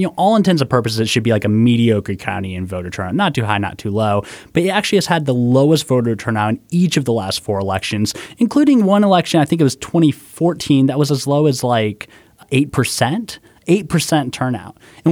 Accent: Georgia, United States; hey, man, I'm from Georgia. I get it.

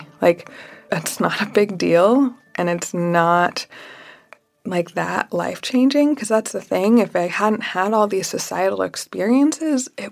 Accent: Utah, United States; And as a kid, because I grew up in Utah and I had to be a woman

